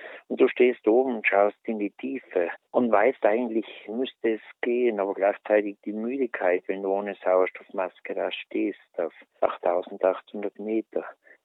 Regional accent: Trentino-Alto Adige, Italy; Ich bin ja selber geboren in Südtirol, ziemlich abseits in einem Tal auf einem Bergbauernhof.

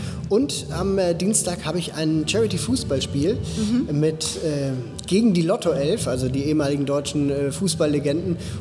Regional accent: Switzerland; Meine Heimat nach wie vor ist und bleibt die Schweiz.

